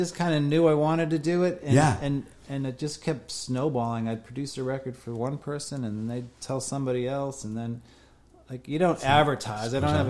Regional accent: Boston, Massachusetts, United States; now in Nashville, United States; Yeah, I grew up in the Boston area.

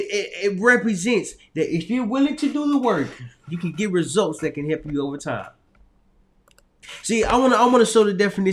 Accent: Little Rock, Arkansas, United States; moved away as an adult; it was challenging for me to leave my hometown, because it was I'm just from a small town, Little Rock, Arkansas.

